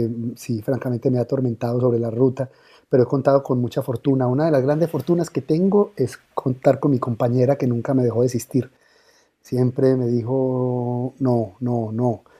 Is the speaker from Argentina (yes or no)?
no; Yarumal, Antioquia, Colombia; el niño que descubría la biblioteca de mi pueblo en Yarumal